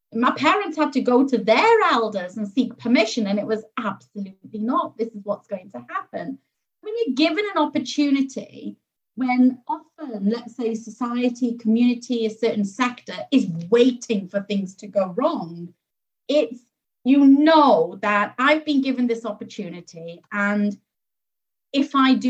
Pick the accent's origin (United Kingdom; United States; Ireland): United Kingdom; Wrexham, Wales; also born or lived in Huddersfield; So my parents are of Pakistani origin. I was born in Huddersfield in West Yorkshire at the age of two. I was when we moved to North Wales in Wrexham. So that's where I grew up.